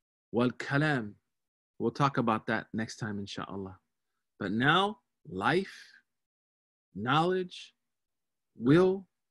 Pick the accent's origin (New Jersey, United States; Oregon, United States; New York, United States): New York, United States; I am from New York, yes, but I'm not currently in New York right now.